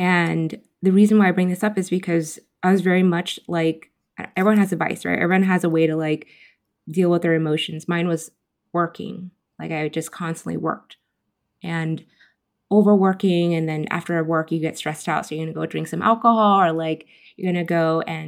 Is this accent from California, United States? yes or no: yes; California, United States; born and raised in Silicon Valley, like you kind of keep going.